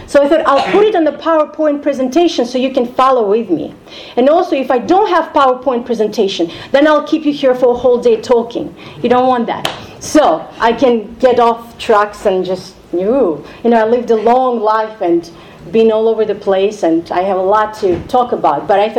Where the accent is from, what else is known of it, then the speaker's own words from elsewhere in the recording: Tajikistan; So, I'm from Tajikistan, and I'm going to talk a little bit more about that.